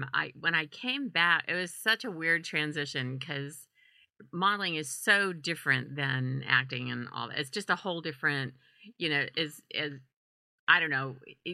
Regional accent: Louisiana, United States; I was from Louisiana, and I was going like, I don't understand why she went

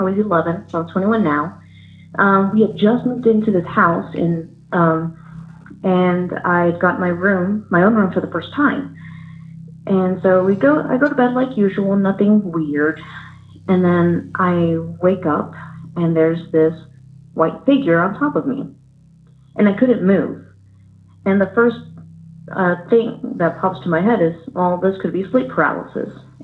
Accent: Fort Worth, Texas, United States; I'm from Fort Worth, Texas.

